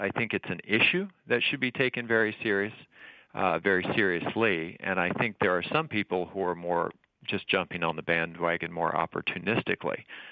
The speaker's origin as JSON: {"language": "English", "region": "New Mexico", "country": "United States", "tie": "born or raised there", "said": "If you look at state lands, in my home state of New Mexico, for one, you can't even camp on state land."}